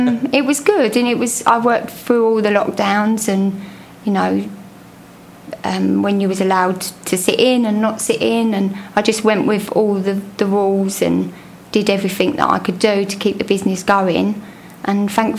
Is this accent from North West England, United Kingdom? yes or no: no; London, United Kingdom; I grew up in Brick Lane.